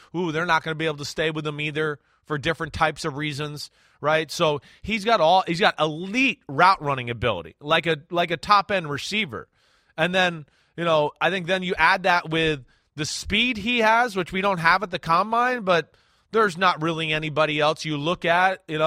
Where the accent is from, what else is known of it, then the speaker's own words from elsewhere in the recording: New Jersey, United States; also born or lived in Texas; I'm a blonde from Jersey, and I went to Texas.